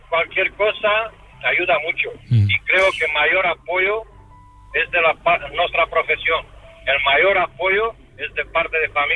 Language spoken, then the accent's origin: Spanish; Romania; Spanish is a second language; moved away as an adult; now in Spain; como emigrante. Soy rumano, vivo en España 22 años